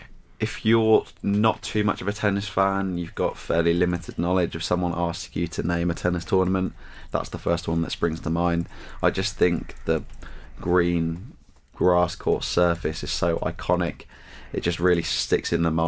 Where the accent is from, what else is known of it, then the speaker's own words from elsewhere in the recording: United Kingdom; because I'm British